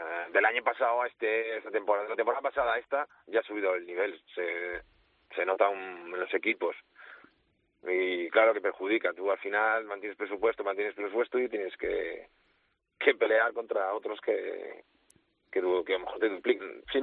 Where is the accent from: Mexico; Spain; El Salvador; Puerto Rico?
Spain; O Rosal, Galicia; Como soy del Rosal, pues un poquito de vino.